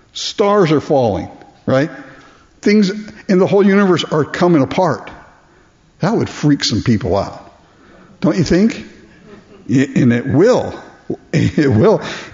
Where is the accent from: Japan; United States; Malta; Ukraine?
Japan; I was raised in Japan, so we had earthquakes frequently in Japan.